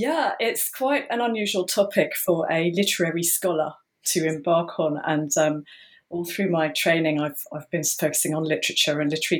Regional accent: England, United Kingdom; I suppose what I'll just say immediately is that, as you can tell, I'm English

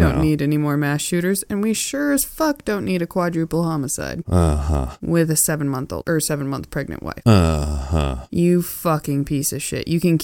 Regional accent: Tillamook, Oregon, United States; I grew up in Tillamook. We didn't deal with crazy things like that.

